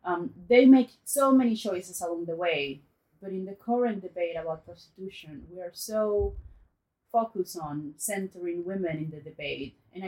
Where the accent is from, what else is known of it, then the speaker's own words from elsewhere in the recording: Santo Domingo, Dominican Republic; English is a second language; also born or lived in United States; I was born and raised in Santo Domingo in the Dominican Republic.